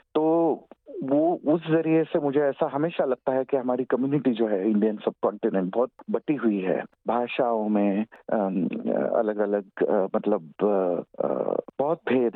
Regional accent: Mumbai, Maharashtra, India; हम जिस संकुल में मैं बड़ा हुआ, पला बड़ा, जिस सोसाइटी में, मुंबई के विले पार्ले स्थित रामानंद सोसाइटी में

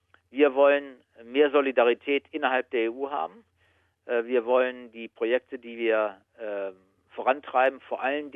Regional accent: Rhineland-Palatinate, Germany; moved away; also born or lived in Bavaria; Aber bin groß geworden in der Pfalz und dort auch mein Abitur abgelegt. Und das ist, würde ich so als meine Heimat in Deutschland betrachten.

